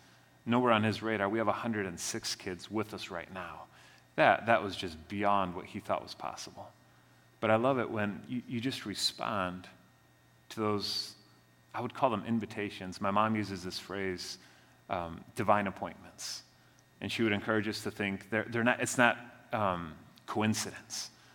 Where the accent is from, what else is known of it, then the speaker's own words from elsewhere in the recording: Mexico; moved away as an adult; also born or lived in Charlotte, United States; I was born in Mexico. I grew up there most of my life. When I was 18, I left Mexico, moved to Carolina, lived in Charlotte for a while, went to school there, and eventually moved back to Mexico.